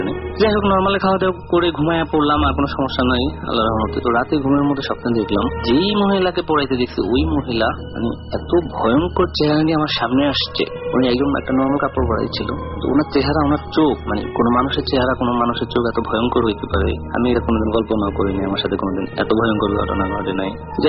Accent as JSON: {"language": "Bangla", "town": "Ulania", "region": "Barisal Division", "country": "Bangladesh", "tie": "born or raised there", "lives_now": "Dhaka, Bangladesh"}